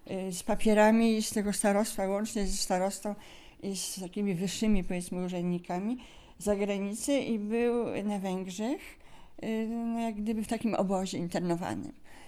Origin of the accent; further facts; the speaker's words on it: Środa Wielkopolska, Greater Poland Voivodeship, Poland; born there; Urodziłam się w środzie wielkopolskiej, w kochanym moim mieście, ponieważ rodzice moi po ślubie zamieszkali tam.